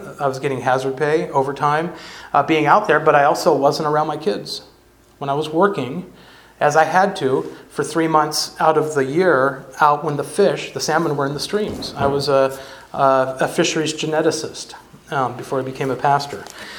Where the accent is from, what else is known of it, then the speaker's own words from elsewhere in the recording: California, United States; now in Alaska, United States; I grew up in California, but I've now lived in Alaska for the same amount of time as I lived in California, 22, 23 years.